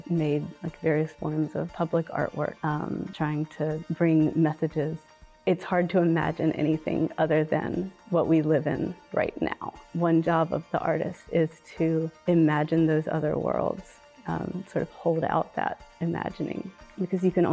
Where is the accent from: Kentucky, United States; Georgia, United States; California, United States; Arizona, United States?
Georgia, United States; Macon; also born or lived in New York; And I grew up in Macon, Georgia. I moved to New York after college, and I was there for 15 years.